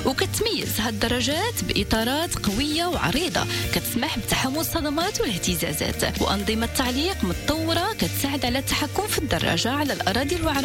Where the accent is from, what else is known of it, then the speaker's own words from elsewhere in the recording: Morocco; وهي من بين الرياضات اللي كتزاول في بلادنا المغرب